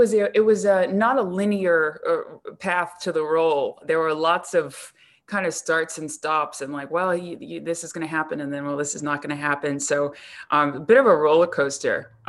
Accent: New York, United States; I grew up in New York when there were scouts on every corner saying, right.

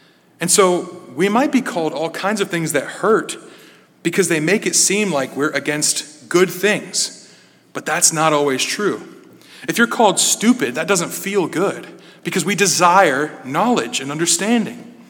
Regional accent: Ohio, United States; If we're from Ohio, we're Ohioans. You know, we've actually adopted this.

